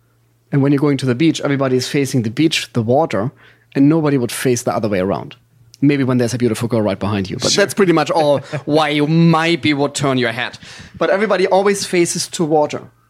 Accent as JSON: {"language": "English", "country": "Germany", "accent": "German", "second_language": "English", "moved": "yes", "lives_now": "Hollywood, United States", "said": "I live in Hollywood, so I'm not an actor. I'm not playing the role as a German guy. My accent is a real accent. I am from Germany."}